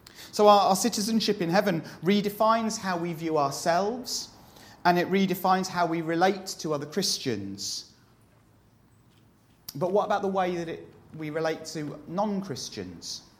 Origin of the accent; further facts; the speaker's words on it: United Kingdom; as a Brit, there's a sudden kind of bond that you have when you meet people who are British as well in that foreign place.